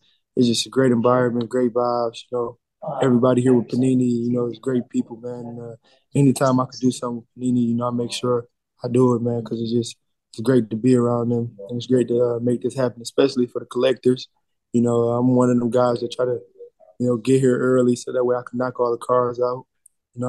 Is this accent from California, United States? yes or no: no; Detroit, Michigan, United States; I mean, he's from Michigan, so I'm from Detroit.